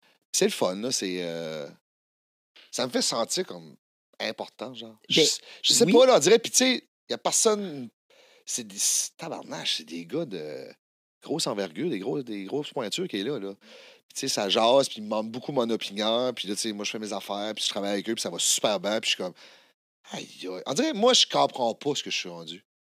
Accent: Le Goulet, New Brunswick, Canada; Hey, moi, là, je viens de Le Goulet, Nouveau-Brunswick. Je sais pas si tu sais, là, il y a zéro contact, là.

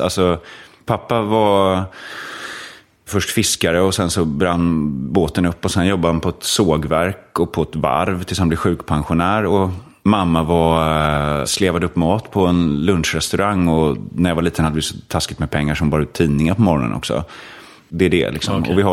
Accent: Stockholm, Stockholm County, Sweden; Jag växte upp i Blackeberg, ja.

